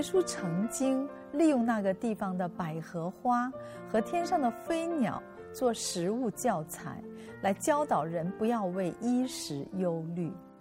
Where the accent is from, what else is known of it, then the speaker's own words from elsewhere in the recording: China; 而我们中国人喜欢用竹子来代表平安